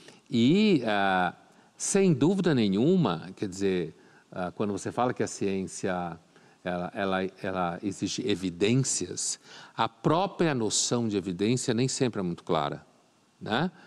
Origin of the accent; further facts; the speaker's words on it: Brazil; Eu lembro da minha adolescência, da minha infância no Brasil